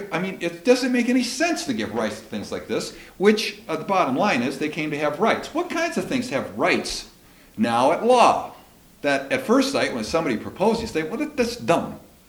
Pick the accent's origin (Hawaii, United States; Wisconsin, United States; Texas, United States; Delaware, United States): Wisconsin, United States; In 1875, right in my home state of Wisconsin